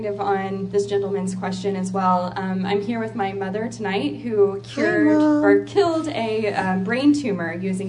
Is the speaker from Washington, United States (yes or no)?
no; Oklahoma, United States; We are originally from Oklahoma